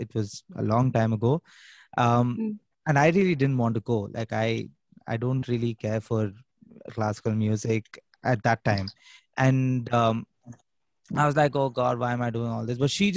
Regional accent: Hyderabad, Telangana, India; Yeah, so I'm a musician from Hyderabad

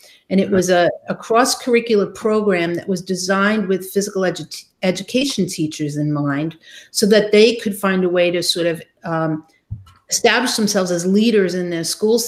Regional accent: Brooklyn, New York, United States; I grew up in Brooklyn, New York. So I went back home after college and had a job in Manhattan

